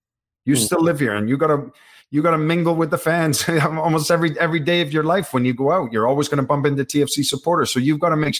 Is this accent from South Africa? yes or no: no; Canada; being a Canadian playing football in Europe.